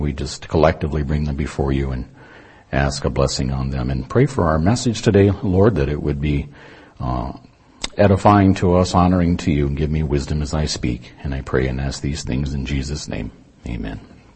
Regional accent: Grand Rapids, Michigan, United States; You know, Grand Rapids is my birthplace. This is my hometown, and so when I come here, I feel like I'm right at home.

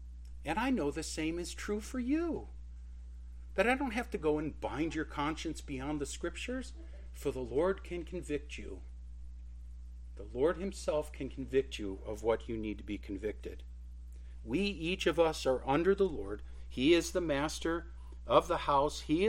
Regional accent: Detroit, Michigan, United States; Now, for me, growing up near Detroit as a little boy, my father always carved pumpkins.

